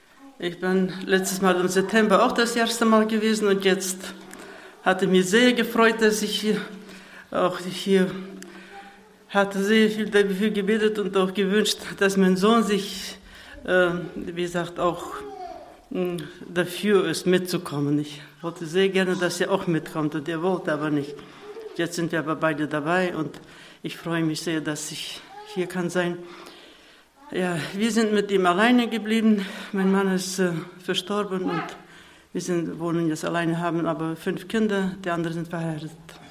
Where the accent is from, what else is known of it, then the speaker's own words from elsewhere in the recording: Espelkamp, North Rhine-Westphalia, Germany; Ja, wir kommen aus Espelkamp.